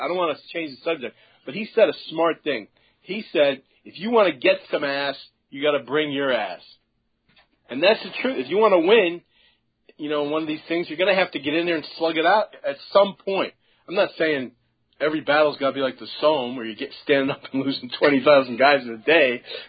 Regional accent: United States; I'm an American.

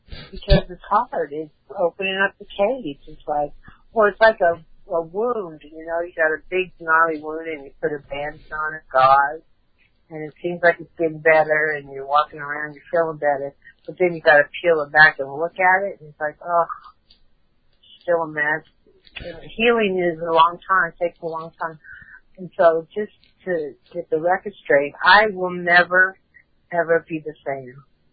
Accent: California, United States; moved away as an adult; And here I was from California. I was 50 years old.

